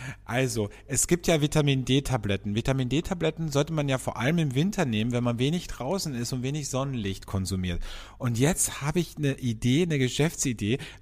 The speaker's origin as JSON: {"language": "German", "region": "Vienna", "country": "Austria", "also_born_or_lived": "Cologne", "said": "Und ich bin Wiener und habe in Köln gelebt."}